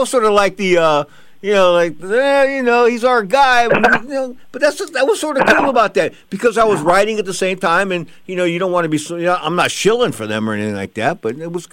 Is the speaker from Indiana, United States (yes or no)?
no; San Francisco, California, United States; Okay, well, obviously, me, I'm from San Francisco, and no.